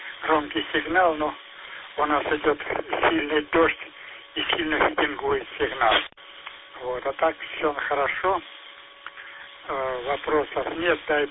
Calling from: Saratov, Saratov Oblast, Russia; город мой Саратов

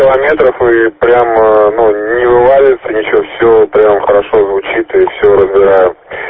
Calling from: Korolyov, Moscow Oblast, Russia; нахожусь в городе Королев. Город Королев, Подмосковье.

